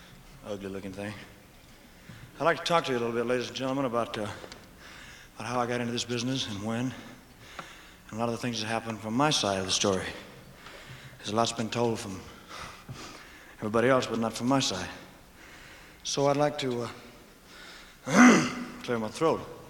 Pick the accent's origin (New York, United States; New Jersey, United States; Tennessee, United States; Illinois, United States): Tennessee, United States; Memphis; It became pretty big overnight in my hometown.